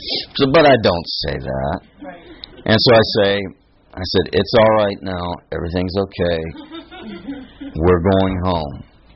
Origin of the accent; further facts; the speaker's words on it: United States; I'm American. The scripture doesn't even talk about it.